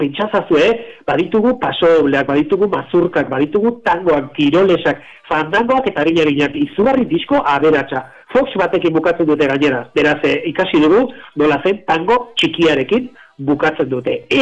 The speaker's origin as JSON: {"language": "Basque", "town": "Irun", "region": "Basque Country", "country": "Spain", "tie": "born or raised there", "said": "irunen ere bagaudela ezkaldunak, eta bagaude diot, zenbien eroni ere irundarra naiz jaiotzez"}